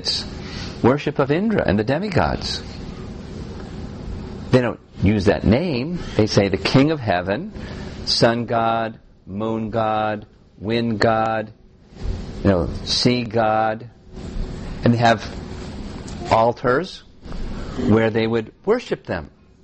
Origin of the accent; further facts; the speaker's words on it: New York, United States; And I'm from New York, where you see lots of people in Central Park or rush hour.